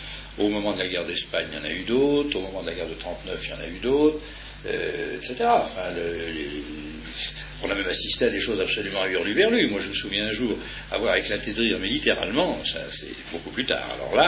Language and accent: French; Poitiers, Nouvelle-Aquitaine, France; dans ma ville natale à Poitiers